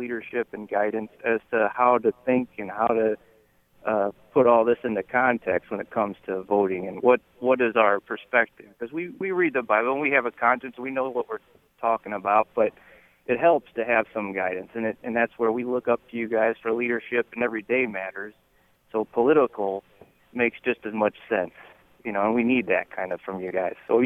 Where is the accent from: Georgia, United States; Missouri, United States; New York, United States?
Missouri, United States; Missouri.